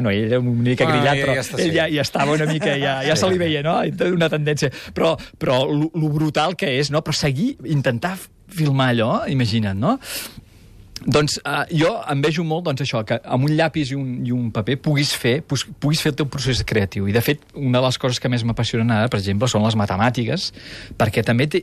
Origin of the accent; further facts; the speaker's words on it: Manresa, Catalonia, Spain; Jo soc manresà, eh?